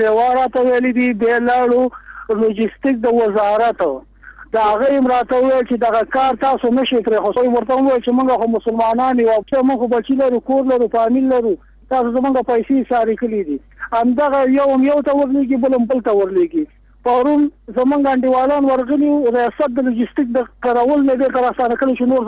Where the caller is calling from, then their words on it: Kunar, Afghanistan; ما د کونړ نه ټلیفون کړي دی.